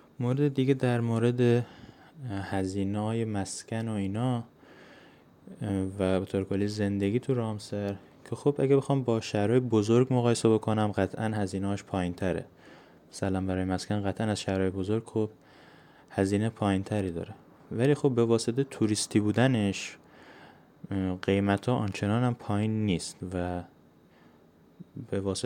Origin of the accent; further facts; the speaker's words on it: Lahijan, Gilan, Iran; برای خود من که از لاهیجان میام، از خود لاهیجان تا خود دانشکده مثلا 1 ساعت راهه